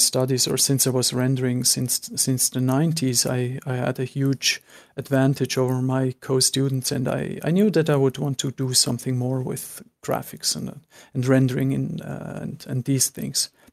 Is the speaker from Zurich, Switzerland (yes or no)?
yes; Zurich, Switzerland; say that I'm from Zurich. I may go back there